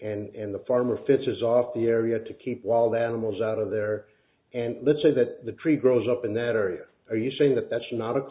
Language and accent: English; Southwest, United States; now for me, growing up in the Southwest, a pasture has a certain meaning, and it's a place where you take animals to eat, cows